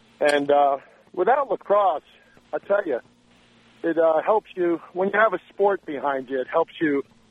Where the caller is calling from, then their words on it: Florida, United States; I'm calling from Florida.